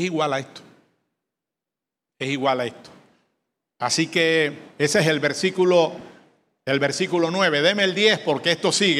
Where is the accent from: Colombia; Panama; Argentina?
Panama; porque soy panameño y amo mi nación